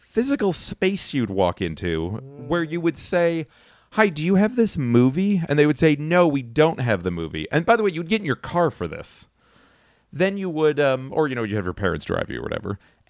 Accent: Cleveland, Ohio, United States; I'm from Cleveland, Ohio.

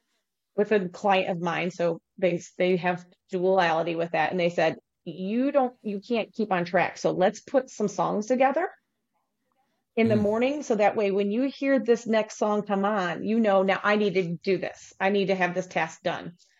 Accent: Midwest, United States; I remember roller skating in our basement. I grew up in the Midwest

